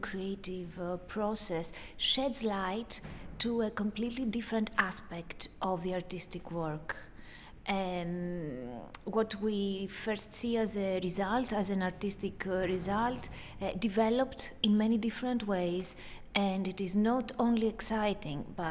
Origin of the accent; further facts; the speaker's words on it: Greece; English is a second language; I come from Greece. I am a researcher from Greece, an expert in musical theater and opera.